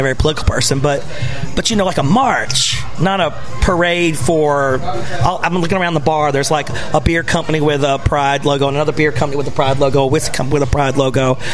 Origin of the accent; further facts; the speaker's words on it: South Carolina, United States; I mean, I'm from South Carolina.